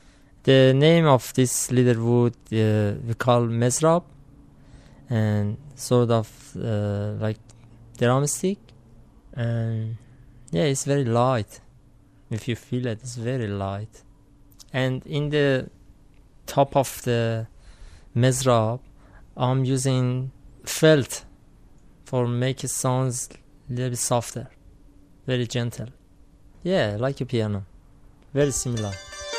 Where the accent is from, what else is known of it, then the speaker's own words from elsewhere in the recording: Iran; moved away; I'm from Iran. I came here 2016